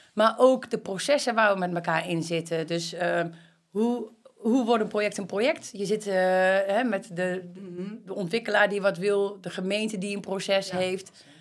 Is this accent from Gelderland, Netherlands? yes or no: yes; Voorde, Gelderland, Netherlands; Ik kom uit Voorde. Ik weet niet of je Voorde kent. Een plaatsje in de buurt van Zutphen.